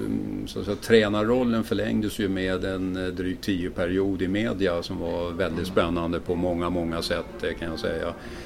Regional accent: Stockholm, Stockholm County, Sweden; om jag går tillbaka till min uppväxt här i Stockholm

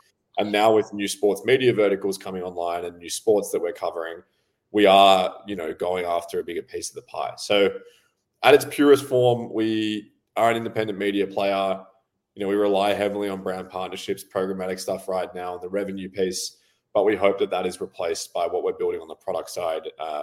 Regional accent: Sydney, New South Wales, Australia; moved away; I'm in a high-rise apartment and I'm up quite high working from home today. And the whole room started shaking. I'm from Australia, you know, on the East Coast originally in Sydney.

